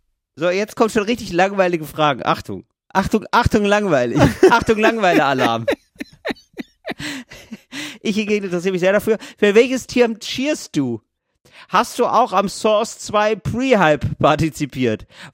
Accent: Northern Germany, Germany; Ich komme aus Norddeutschland.

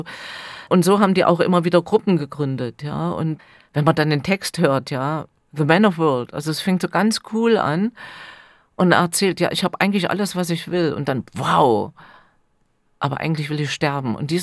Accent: Germany; ich bin hier in der DDR geboren, ich bin ein Kind dieser Republik

